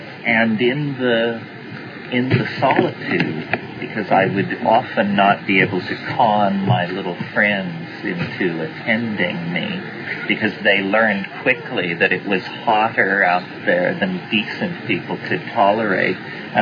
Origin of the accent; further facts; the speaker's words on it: Colorado, United States; I grew up in Western Colorado, where there is a lot of exposed sedimentary rock